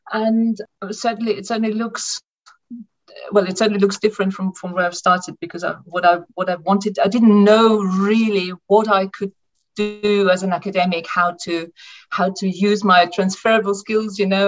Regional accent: Carinthia, Austria; moved away as an adult; also born or lived in Graz; I grew up in Graz and in Carinthia. I've moved from a town, a city, the second biggest city actually, age 4, to the countryside. And this is where I lived until I was 18, and then left home to study.

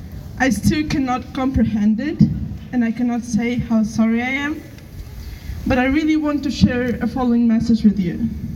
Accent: Russia; I am from Russia. Both of my father's parents were born and lived their whole life in St. Petersburg, Russia. My mom's dad was born in Ukraine, in Dnepr.

